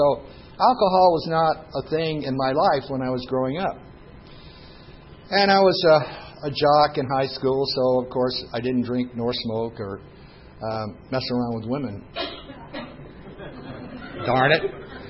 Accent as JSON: {"language": "English", "town": "Nashville", "region": "Tennessee", "country": "United States", "tie": "born or raised there", "said": "I was born in Nashville City to a family of my mom and dad and an older sister. And went to school in Nashville City, graduated from Sweetwater High School in 1955"}